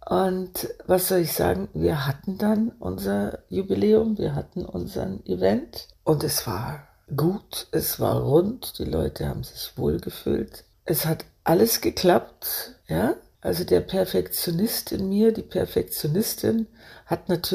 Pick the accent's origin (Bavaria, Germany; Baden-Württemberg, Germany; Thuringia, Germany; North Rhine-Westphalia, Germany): Bavaria, Germany; Bei uns in Bayern